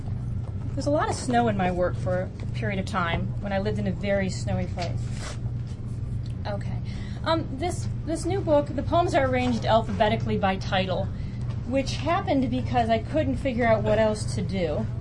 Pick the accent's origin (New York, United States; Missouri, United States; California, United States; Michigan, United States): Michigan, United States; I'm from Michigan, and our state stone is a fossil called the Petoskey Stone